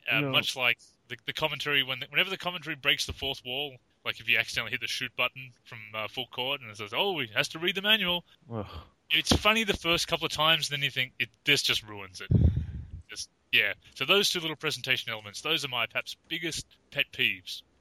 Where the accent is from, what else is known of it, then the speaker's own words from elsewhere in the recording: Australia; because I am Australian, as you can probably tell by the accent.